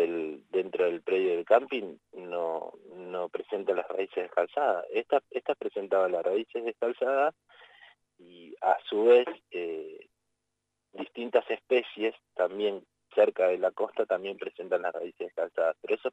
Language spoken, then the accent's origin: Spanish; Argentina; Tenemos esa costumbre como argentinos de generalizar